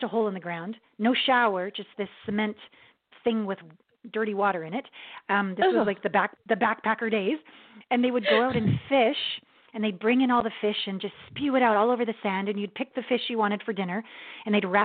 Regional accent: Kamloops, British Columbia, Canada; Yeah, I'm from Canada, a small town called Kamloops, BC, where there was, it's now a university, but it was a college.

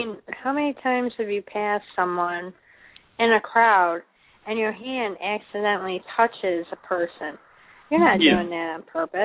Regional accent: United States; And I told them I am American, but I do not follow him, period.

